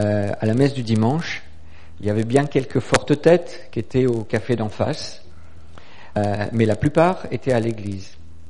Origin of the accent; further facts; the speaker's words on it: Guer, Brittany, France; born there; Je suis né en 1962 à Guer, en Bretagne, donc à mi-chemin entre Rennes et Vannes, dans une région, et puis à une époque où le catholicisme avait une forte présence religieuse et sociale.